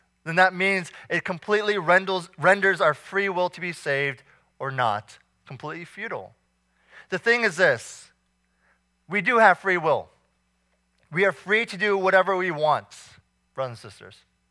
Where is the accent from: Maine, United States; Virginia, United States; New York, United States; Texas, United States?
Virginia, United States; Alexandria; in the little studio that we all shared growing up in Alexandria